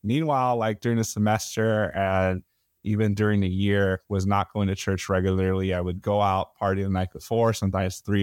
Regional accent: Nigeria; For those who don't know you, me, I'm Nigerian.

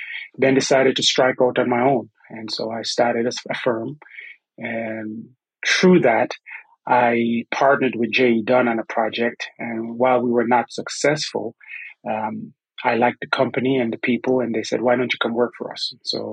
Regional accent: Antigua & Barbuda; accent: southeast Texas; now in Texas, United States; I'll start by saying that if you hear my accent, that it's from east of southeast Texas. And I'm from a little island in the Caribbean that is called Antigua and Barbuda.

